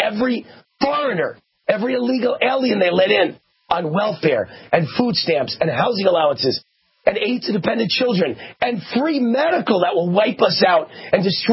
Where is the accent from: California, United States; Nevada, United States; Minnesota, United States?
Nevada, United States; Las Vegas; You don't think of my hometown as Las Vegas as being overrun with crime.